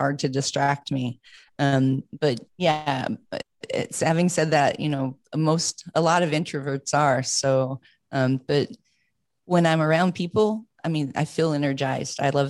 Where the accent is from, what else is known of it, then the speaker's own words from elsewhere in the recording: Midwest, United States; we grew up pretty poor in the Midwest United States.